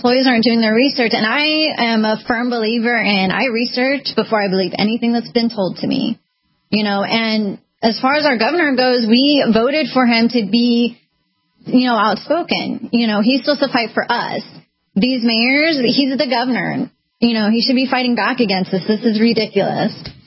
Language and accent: English; California, United States; moved away as an adult; Exactly. I come from California. I was raised in California. I know all the laws in California.